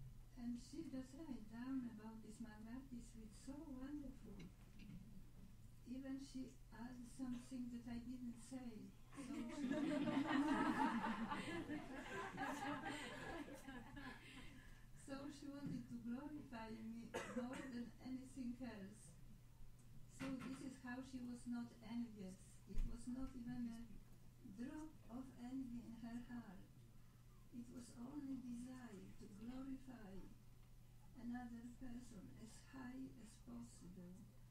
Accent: Poland; English is a second language; I come from Roman Catholic family, from Poland, and so suddenly Srila Prabhupada said, God is a person.

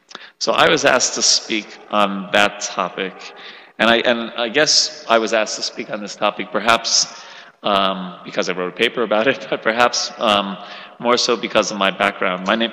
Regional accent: New York, United States; moved away as an adult; also born or lived in Ann Arbor, United States / Detroit, United States / Vrindavan, India; now in India; I'm originally from New York, and I went to school in Ann Arbor, Michigan, and kind of stayed in Detroit for 10 years, and then moved to India, and I got married and moved with my wife to Vrindavan, and we lived there for 21 years.

